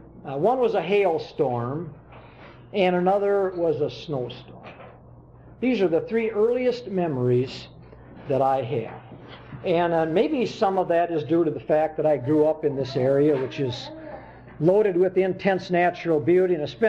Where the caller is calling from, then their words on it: Trempealeau, Wisconsin, United States; Trempealeau, Wisconsin.